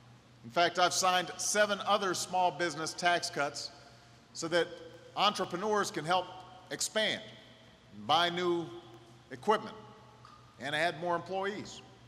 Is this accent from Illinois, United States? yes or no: yes; Illinois, United States; a state like Wisconsin or my home state of Illinois